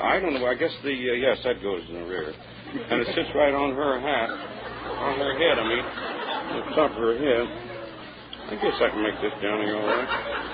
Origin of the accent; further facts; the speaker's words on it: Waynesboro, Pennsylvania, United States; now in Encino, United States; Yes, that's my hometown. It's, of course, I've been out of there for 20 years, and I'm the mayor of Encino, California. Now, a native son, you might say. But I was born and raised down there.